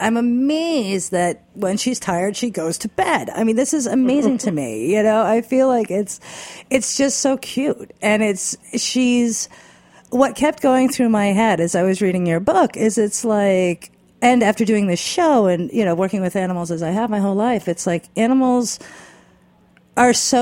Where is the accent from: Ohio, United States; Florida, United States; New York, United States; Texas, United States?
New York, United States; And so, you know, I'm from New York, and so we have a larger deer here.